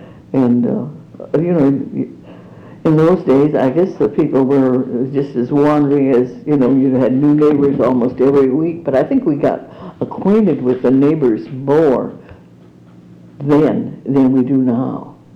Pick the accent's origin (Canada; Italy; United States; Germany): Germany; accent: German; English is a second language; Now, if I write something, I can hear it, my German accent, but as long as I don't write it, I don't notice it.